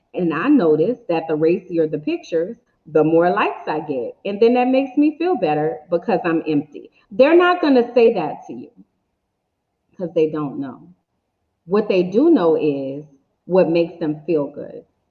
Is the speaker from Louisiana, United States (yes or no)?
yes; New Orleans, Louisiana, United States; So I grew up in New Orleans, and we didn't have like yellow school buses.